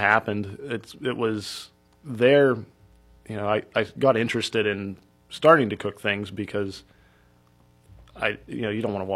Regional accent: Meridian, United States; I grew up in Meridian.

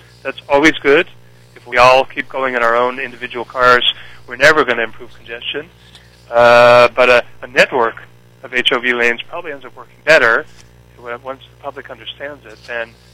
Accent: Ohio, United States; I've also experienced my hometown in Ohio, where when the first roundabout was implemented, nobody knew how to drive through it.

